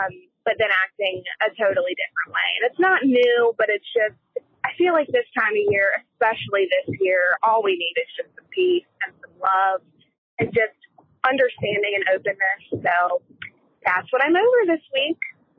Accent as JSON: {"language": "English", "region": "North Carolina", "country": "United States", "said": "I'm from North Carolina, and I'm calling to tell you what I'm over this week."}